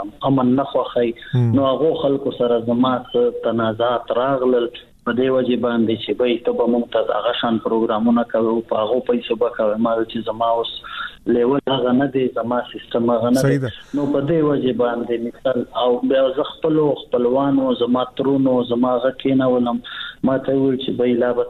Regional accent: Bannu, Khyber Pakhtunkhwa, Pakistan; born or raised there

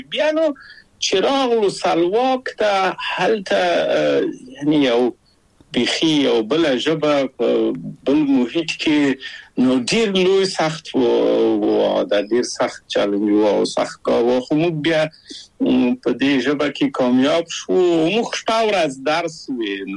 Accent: Kabul, Afghanistan; moved away as an adult; او هغه موږ په کابل په یو کلی کې تقریبا چې اوسېدو،

